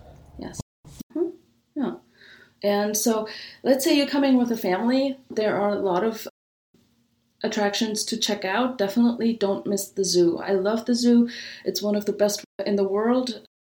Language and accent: English; Germany; moved away as an adult; now in San Diego, United States; So I am from Germany originally, but I moved to San Diego in 2006 to study abroad.